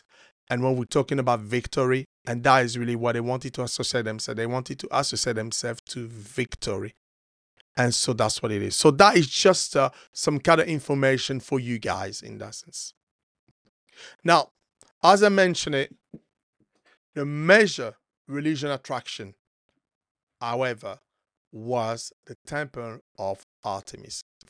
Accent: Paris, Île-de-France, France; Now, I'm from Paris

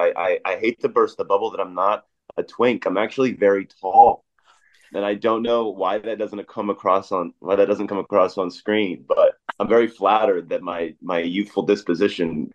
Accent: Fort Dodge, Iowa, United States; Well, I'm from Northwest Iowa, kind of in the middle of nowhere, called Fort Dodge.

